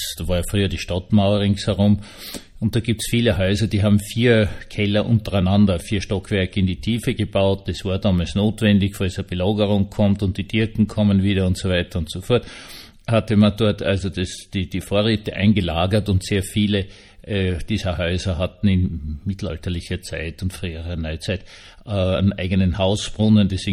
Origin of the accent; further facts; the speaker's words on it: Vienna, Austria; ich bin ja eigentlich Wiener